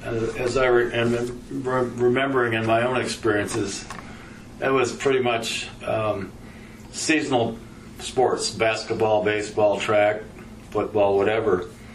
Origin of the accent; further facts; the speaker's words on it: Olwine, United States; And I grew up around Olwine. And so I was familiar a little bit with those guys other than coaching.